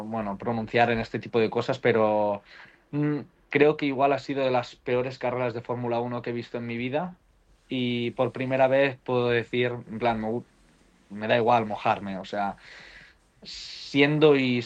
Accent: Spain; como español simplemente puedo decir que todos los españoles hemos tenido una suerte increíble

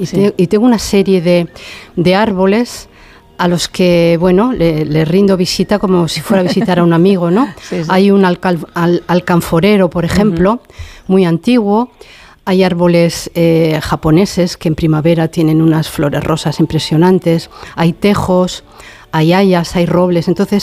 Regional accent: Bilbao, Basque Country, Spain; yo nací en Bilbao

